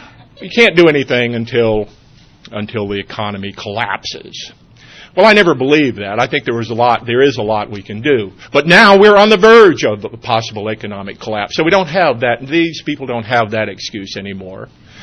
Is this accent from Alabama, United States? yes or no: yes; Alabama, United States; owns my hometown newspapers in Alabama, Birmingham News, Huntsville Times, Mobile Press Register.